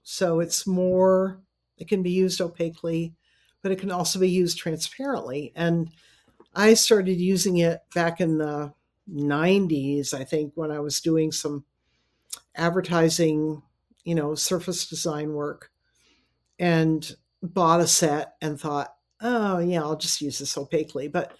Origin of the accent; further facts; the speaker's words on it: Middlebury, United States; It had many components that were very drawn from my growing up in Middlebury.